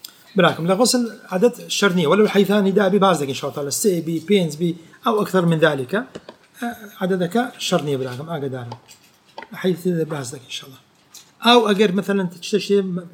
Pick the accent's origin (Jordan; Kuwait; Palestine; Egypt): Palestine; وأنا فلسطيني